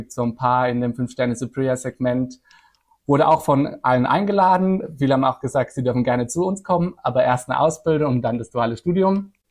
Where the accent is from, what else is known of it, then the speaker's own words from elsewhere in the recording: Baden-Württemberg, Germany; Ich bin aufgewachsen in der Nähe von Freiburg im Badischen.